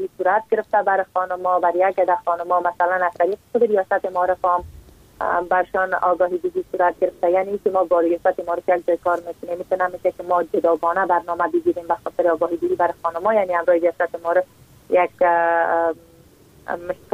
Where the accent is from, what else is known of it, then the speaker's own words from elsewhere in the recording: Takhar, Afghanistan; میبینیم چی گونه مشکلات در ولایت ما یعنی ولایت تخار وجود دارن.